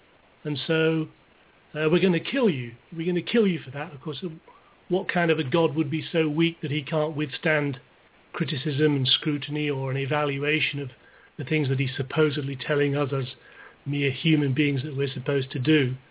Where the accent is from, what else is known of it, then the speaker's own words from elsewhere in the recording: England, United Kingdom; I'm English. I was born here and lived here for most of my life. I've lived some brief periods in other countries